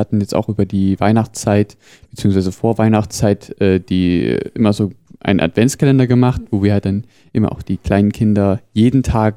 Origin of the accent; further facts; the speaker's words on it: Gera, Thuringia, Germany; accent: Gera dialect; ich bin ja in Gera geboren. Mhm. Das war eigentlich schon immer Gera die Heimat. Besonders auch das Dialekt oder der Dialekt von Gera, der Gersche Dialekt, ist auch immer so eins, was man mit der Heimat verbindet